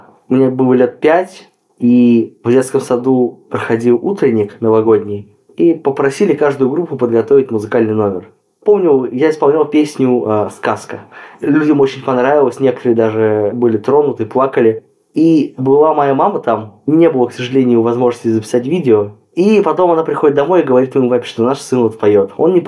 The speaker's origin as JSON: {"language": "Russian", "region": "Buryatia", "country": "Russia", "tie": "born or raised there", "said": "Где я вырос в Бурятии, это как бы была национальная музыка все время."}